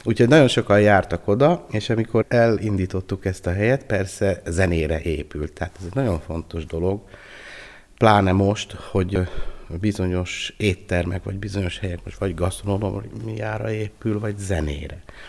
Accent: Hungary; Hát azért én magyar vagyok mindenféleképpen

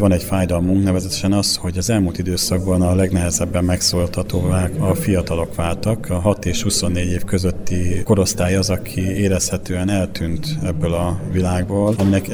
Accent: Debrecen, Hajdú-Bihar, Hungary; nekem debreceniként fáj az, hogy éppen a himnusz 200. évfordulója nem lett országos

